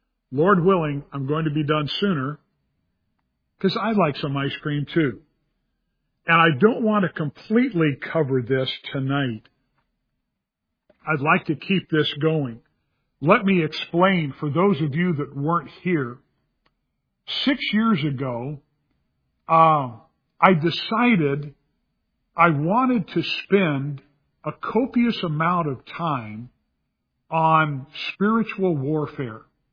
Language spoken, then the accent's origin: English; California, United States; It's like, it's okay, Dad. I'm from California. We're just, and it's your fault, Dad, that I'm from California, so.